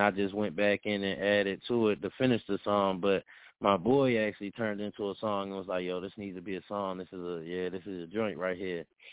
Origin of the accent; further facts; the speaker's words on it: Baltimore, Maryland, United States; now in Central Pennsylvania, United States; And I was from Baltimore, but living in Central PA, trying to put people on with no battle league.